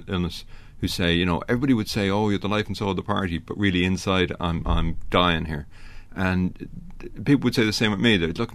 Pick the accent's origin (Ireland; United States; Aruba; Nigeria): Ireland; Malahide, Leinster; I grew up in Malahide when it was a fishing village, before it became a refuge for rock stars.